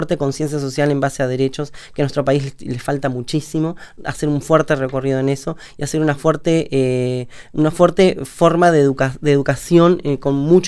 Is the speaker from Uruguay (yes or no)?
yes; Uruguay; pero también como sociedad uruguaya, tenemos un gran desafío por delante